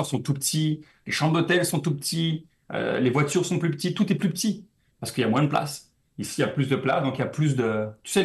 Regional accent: France; moi, je viens de la France et la France, il y a eu beaucoup d'immigration.

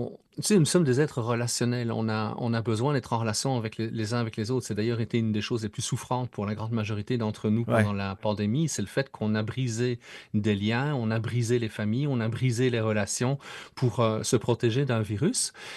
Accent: Liège, Wallonia, Belgium; je suis originaire de Liège en Belgique, c'est une province dans laquelle 30% des gens sont allemands.

